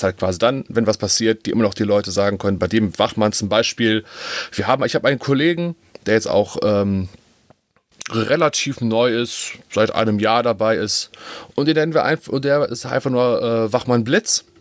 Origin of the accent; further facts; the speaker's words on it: Dornheim, Germany; ich bin hier in Dornheim geboren. Ist jetzt, ja, das ist immer so, das Alter zu sagen, aber vor 38 Jahren bin ich geboren. Hier in Dornheim. Und eigentlich, wie gesagt, auch hier mein gesamtes Leben verbracht